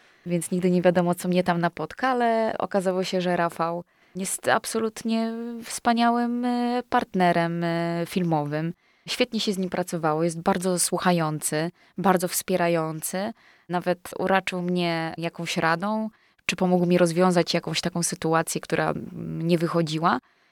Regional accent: Zabrze, Silesian Voivodeship, Poland; now in Kalisz, Poland; Ja jestem ze Śląska, z Zabrza, więc byłam przyzwyczajona do trochę innych widoków

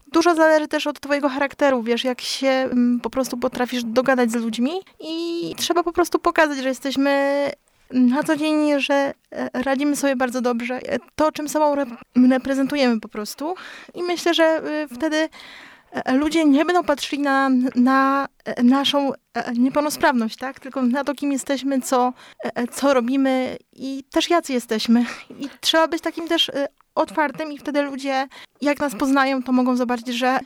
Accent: Kalisz, Greater Poland Voivodeship, Poland; born there; Mam 34 lata. Urodziłam się tu w Kaliszu i tu też mieszkam do tej pory.

